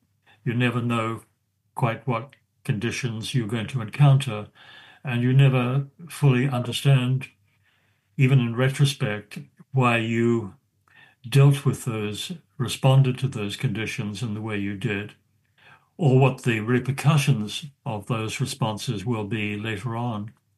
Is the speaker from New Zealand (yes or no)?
yes; New Zealand; the power of a physical place, of landscape, for example, that is so much a part of being a New Zealander